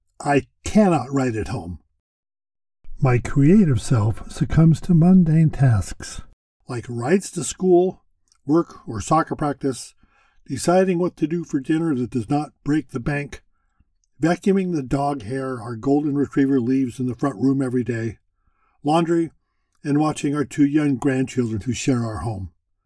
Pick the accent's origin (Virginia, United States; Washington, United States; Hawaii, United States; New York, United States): Washington, United States; Centralia; in an old gentleman's club called the Olympic Club Restaurant and Hotel in my hometown of Centralia, Washington.